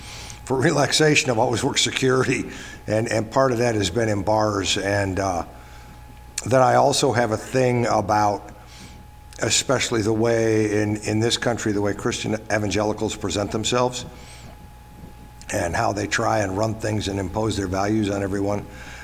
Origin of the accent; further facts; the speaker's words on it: Comstock, Michigan, United States; We grew up in Comstock, which is outside of Kalamazoo, a small town.